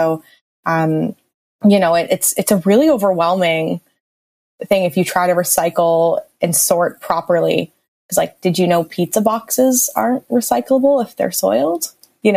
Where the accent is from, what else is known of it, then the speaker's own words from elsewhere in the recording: Newfoundland and Labrador, Canada; growing up in Newfoundland, even I remember when I lived in Newfoundland, you know, in high school, everything just went in the garbage.